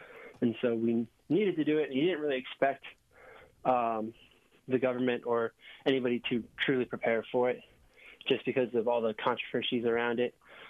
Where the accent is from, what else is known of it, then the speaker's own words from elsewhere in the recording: Oregon, United States; But I'm from Oregon, and so I actually traveled there.